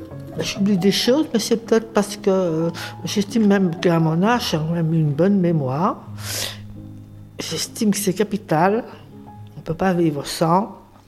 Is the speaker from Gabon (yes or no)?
no; Paris, Île-de-France, France; Bah, je suis née à Paris. Je suis jumelle avec un garçon. On était des enfants de Montmartre.